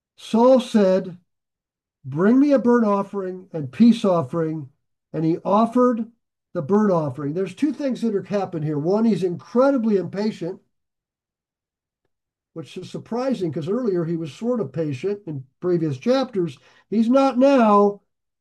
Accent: Nebraska, United States; also born or lived in California / Texas; I love California, but I came from Nebraska, and California took me a while to adjust.

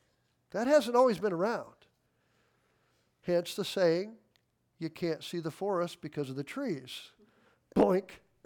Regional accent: Midwest, United States; I loved growing up in the Midwest.

